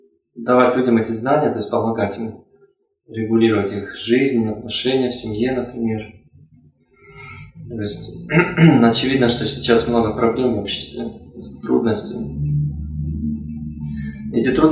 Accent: Almaty, Kazakhstan; Я приехал из города Алматы, из Казахстана. Родился тоже в Казахстане, в Алмате.

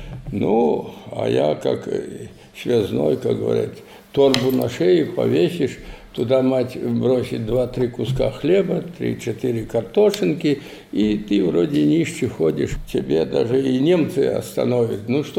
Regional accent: Mogilev Region, Belarus; Деревня Каменка. Вот, Шкловский район, Могилевской области, в Беларуси я всю войну окончал. Я сам белорус.

